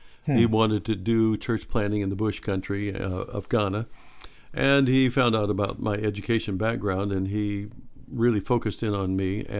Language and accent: English; California, United States; moved away; Yes, that's true. We are from California, and although we haven't lived here since 1990, we still consider ourselves Californians. If you ask me where I'm from, that's what I would say.